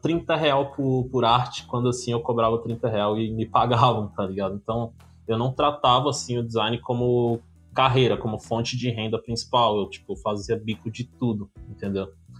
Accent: Bahia, Brazil; moved away as an adult; now in São Paulo, Brazil; Eu vim pra São Paulo com 18 anos. Tava lá na minha cidade, lá no interior da Bahia. Eu era já designer.

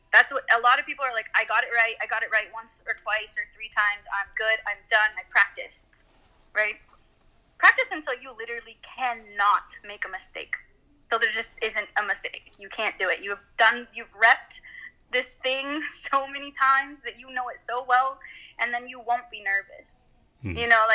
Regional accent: Washington, United States; starting with LA, I'm from Washington, so hopefully doing one in Seattle as well.

